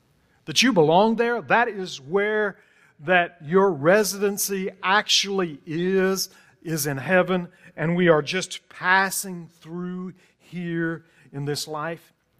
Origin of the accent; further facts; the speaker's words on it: United States; I'm proud to be an American. I'm glad that I'm an American.